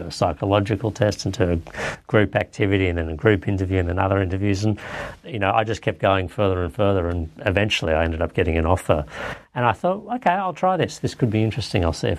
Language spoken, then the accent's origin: English; Sydney, New South Wales, Australia; also born or lived in Canada; I represent New South Wales, the state of New South Wales. I wasn't born here. I was born in Canada, but my family migrated here when I was about 4 years old. I grew up in Sydney